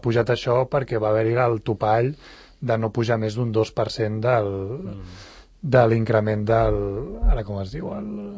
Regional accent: Sant Cugat del Vallès, Catalonia, Spain; jo, que sóc de Sant Cugat, que he nascut a Sant Cugat, he viscut tota la meva vida a Sant Cugat

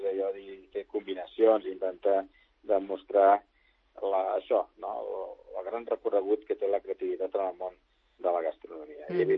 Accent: Sant Cugat del Vallès, Catalonia, Spain; jo sóc de Sant Cugat de sempre.

